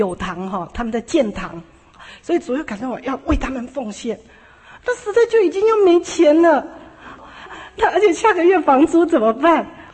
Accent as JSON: {"language": "Chinese", "country": "Taiwan", "moved": "yes", "lives_now": "Los Angeles, United States", "said": "那我从台湾来，我只带了几千块"}